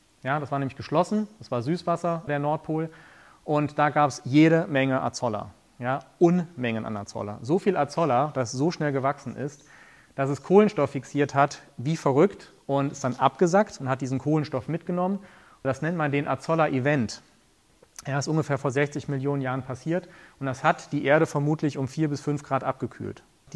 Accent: Krefeld, North Rhine-Westphalia, Germany; Also ich bin in Krefeld groß geworden, da war auch schon mal Niedrigstand.

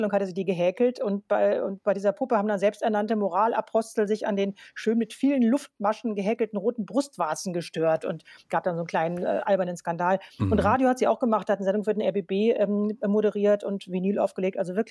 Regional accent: Berlin, Germany; Ich war auch immer ganz stolz als Berlinerin

